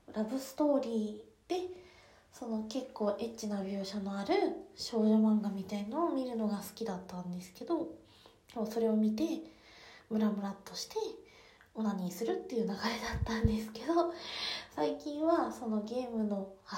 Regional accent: Kyushu, Japan; 今はそこにはいないんですけど、出身は九州です。ね、今はちょっと寒い地方にいるので、

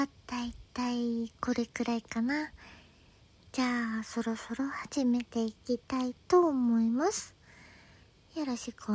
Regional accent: Aichi, Japan; 出身地は愛知県で新人声優です。

